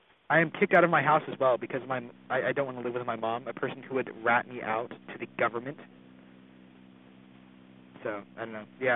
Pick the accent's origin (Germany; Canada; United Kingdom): Germany; English is a second language; now in United States; any country you go to, I came over from Germany, you know. You learn the language, You learn the culture and you follow it.